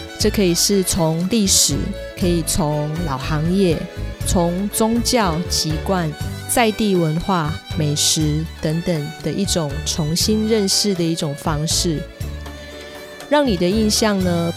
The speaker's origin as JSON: {"language": "Chinese", "town": "Klang", "region": "Selangor", "country": "Malaysia", "tie": "born or raised there", "said": "发掘依旧美丽的巴生，让更多人看见我们的家乡。"}